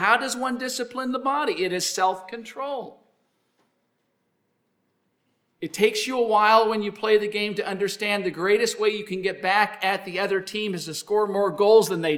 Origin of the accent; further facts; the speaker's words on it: Canada; When I was growing up in Canada, it wasn't about basketball.